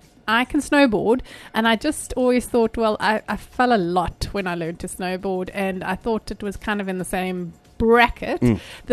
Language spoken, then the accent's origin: English; Pretoria, Gauteng, South Africa; I grew up in Pretoria, right? So I've migrated down.